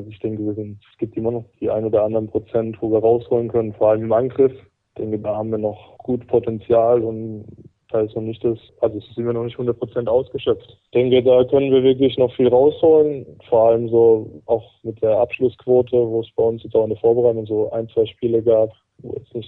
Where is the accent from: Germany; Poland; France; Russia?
France; Sowieso als Franzose darf ich nicht wetten.